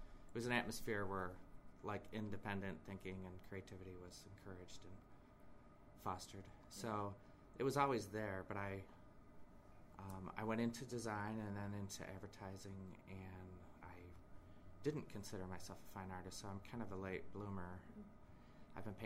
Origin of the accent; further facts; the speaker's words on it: Ontario, New York, United States; I grew up in a little town called Ontario, which is outside of Rochester.